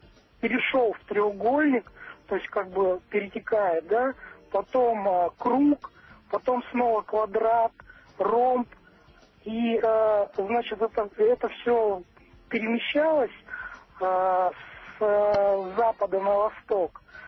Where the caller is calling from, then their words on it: Krasnoyarsk, Krasnoyarsk Krai, Russia; Я звоню из Красноярска